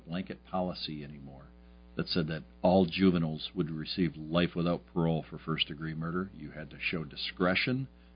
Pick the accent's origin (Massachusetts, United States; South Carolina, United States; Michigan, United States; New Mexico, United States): Michigan, United States; So we can't comprehend the kind of problems they have in Detroit when we're from West Michigan.